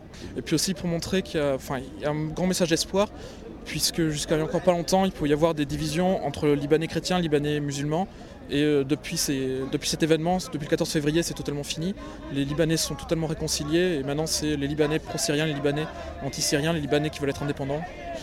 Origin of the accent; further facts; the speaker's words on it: France; Moi je suis français